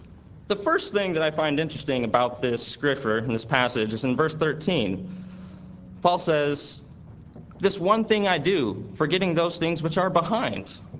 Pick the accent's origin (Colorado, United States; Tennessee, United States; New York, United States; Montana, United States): Montana, United States; also born or lived in Washington; I'm actually from Montana, and I was born in Washington, so I really consider the Northwest my home